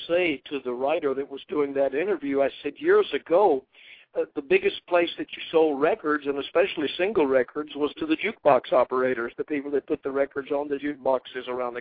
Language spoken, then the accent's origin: English; Atlanta, Georgia, United States; I had gone back to my hometown in Atlanta, Georgia, and run into a girl that I dated when I was in college